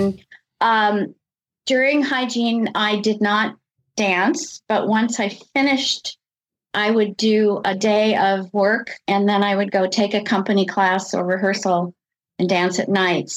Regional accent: Kansas City, Kansas, United States; I grew up in Kansas City, but I lived summers in Eau Claire, Wisconsin with my grandparents.

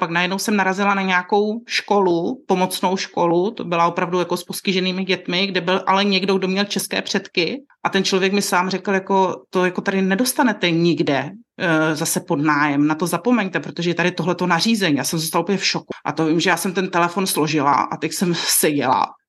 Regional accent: Bohemia, Czechia; Moje matka pochází ze Slovenska. Vyrůstala jsem ale teda v Čechách, mám české školy.

